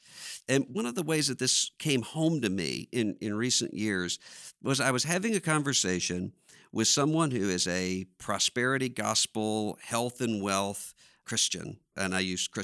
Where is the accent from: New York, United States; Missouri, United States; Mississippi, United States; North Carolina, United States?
Mississippi, United States; Biloxi; I often, when I hear people talking about my hometown, I know when someone pronounces it Biloxi, that this is someone who has no idea what the town is